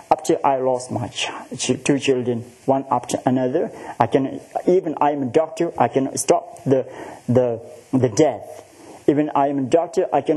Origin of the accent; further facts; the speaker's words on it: India; born there; English is a second language; I was born in the India too.